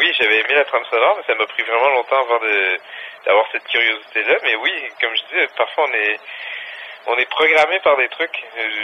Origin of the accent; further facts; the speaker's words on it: Chicoutimi, Quebec, Canada; moved away as an adult; also born or lived in Jonquière / Montreal; now in Paris, France; Oui, aujourd'hui ça s'appelle Saguenay je crois, je suis né à Jonquière, j'ai grandi à Chicoutimi. Ensuite Québec, okay. Et après Montréal, et maintenant j'habite Paris.